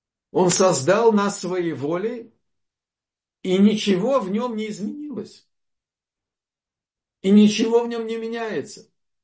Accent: Vilnius, Vilnius County, Lithuania; Я из Литвы, из Вильнюса, родился в Вильнюсе, да?

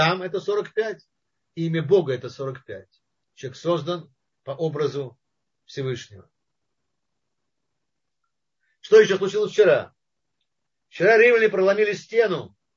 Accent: Moscow, Russia; Ну, вот я москвич, например.

